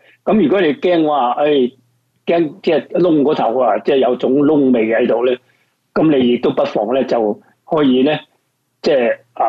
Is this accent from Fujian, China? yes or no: no; Guangdong, China; 通常我哋广东人都中意即系食呢个小炒嘅